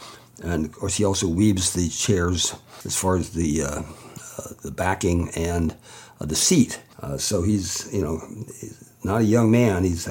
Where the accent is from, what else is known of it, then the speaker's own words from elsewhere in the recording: Delaware, United States; now in Wilkes-Barre, United States; I came up here after a big snowstorm. I was from Delaware, and I'd never seen snow like they had up here.